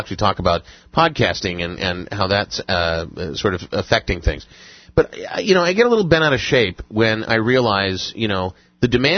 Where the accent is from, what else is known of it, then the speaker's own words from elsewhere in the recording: Cleveland, Ohio, United States; Because of Meineke and from the fact that I grew up in Cleveland.